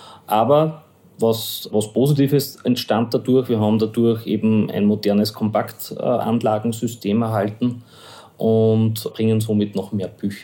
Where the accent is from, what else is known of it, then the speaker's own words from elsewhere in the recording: Vienna, Austria; weiß man auch als Wiener, dass eben die Linie U5 gerade in Planung ist.